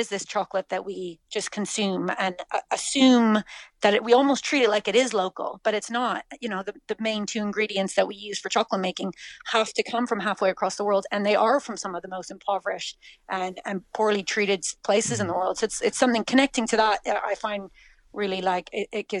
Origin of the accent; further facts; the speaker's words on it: Canada; now in Clonakilty, Ireland; Canada originally, yeah. We've been in West Cork, been in Clonakilty for 12 years now, and where we are now, we've been 7 years. We're right in the town centre.